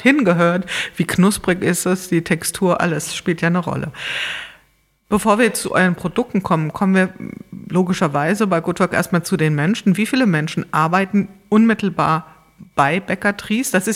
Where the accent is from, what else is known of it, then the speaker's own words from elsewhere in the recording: Wiesbaden, Hesse, Germany; in Wiesbaden, also in meiner Heimatstadt